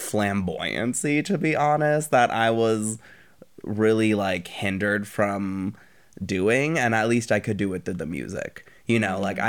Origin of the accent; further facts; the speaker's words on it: Florida, United States; I was really, really lucky that I grew up in South Florida